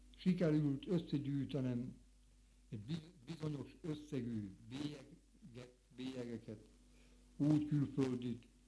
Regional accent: Nógrád, Hungary; accent: Nógrád dialect; Persze, én, mint nógrádi ember, a mi tájszólásunkot tartottam a szebb magyar kifejezésnek, mint az ipoly környékén.

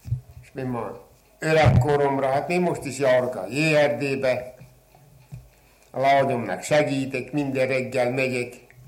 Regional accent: Hungary; Nem mondták volna, hogy én magyar vagyok. Esetleg, hogyha szlovák. Annyira megtanultam a cseh nyelvet.

